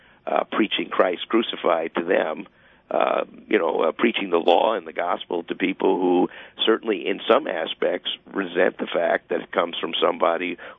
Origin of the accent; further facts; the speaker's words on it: the South, United States; You're not going to understand the discrimination I grew up with in the South